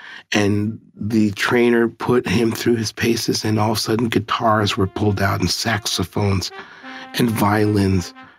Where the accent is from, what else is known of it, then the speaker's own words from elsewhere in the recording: Brooklyn, New York, United States; from Brooklyn. I'm proud of who I am.